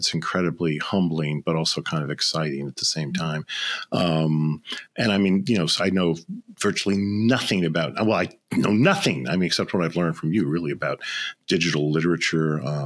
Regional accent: Chicago, Illinois, United States; I grew up kind of in Chicago. We met in Boston, but that was culture shock enough.

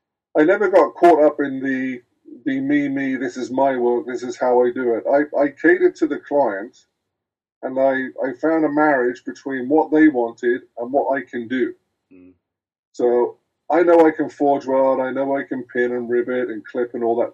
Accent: United Kingdom; now in Canada; being a Brit coming over the pond and everything and only playing 1 year of university

